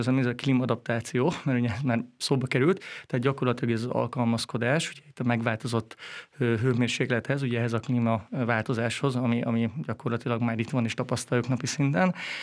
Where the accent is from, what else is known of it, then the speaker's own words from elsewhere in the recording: Győr, Győr-Moson-Sopron, Hungary; vagy akár én Győrből, ahonnan jöttem, szintén voltak utcák